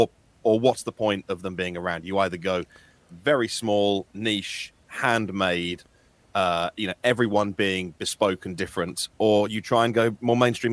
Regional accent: United Kingdom; as a Brit, very proud of the cars being made here

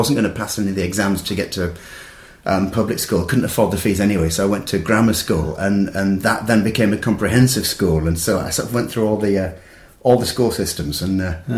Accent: York, Yorkshire and the Humber, United Kingdom; I'm from York.

